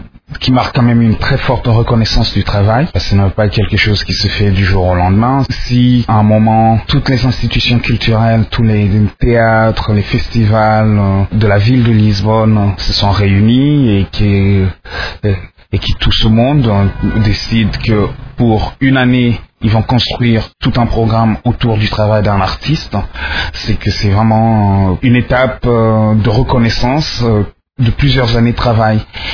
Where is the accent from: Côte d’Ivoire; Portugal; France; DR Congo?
DR Congo; Kisangani, Tshopo; j'ai grandi à Kisangani, et dans cette ville-là, dans les années 80, quand j'étais adolescent